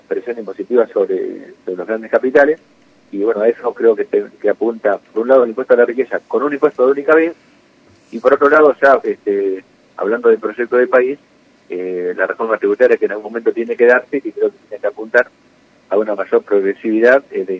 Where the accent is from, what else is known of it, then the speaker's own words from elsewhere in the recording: La Pampa, Argentina; porque somos nosotros de La Pampa